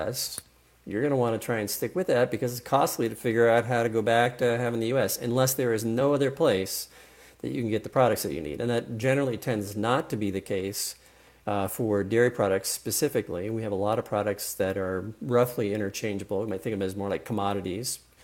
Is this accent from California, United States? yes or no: yes; San Diego, California, United States; Okay, so I'm at UW, but I got to admit I'm originally from San Diego